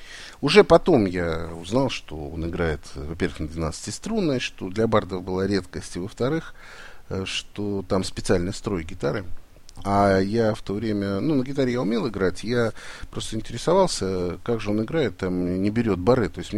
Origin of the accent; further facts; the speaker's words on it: Saint Petersburg, Russia; Я сам из Питера. Я понимаю, что такое питерское братство.